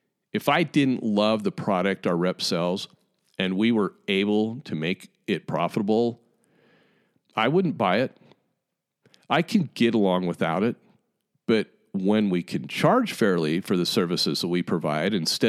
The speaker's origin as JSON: {"language": "English", "region": "Utah", "country": "United States", "said": "maybe it's just because I'm from Utah. But man, here in Utah, I hear people pronounce the word good"}